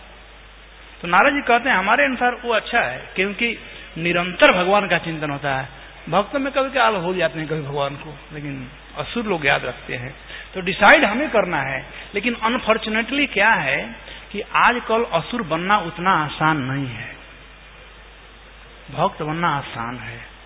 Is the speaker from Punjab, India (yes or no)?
no; Bihar, India; ये हमारे यहाँ बिहार में कहावत है